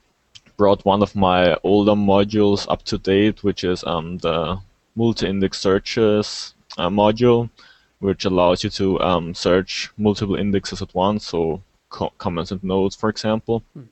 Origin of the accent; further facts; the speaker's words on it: Vienna, Austria; English is a second language; I'm from Austria. More concrete, from Vienna. I'm a student.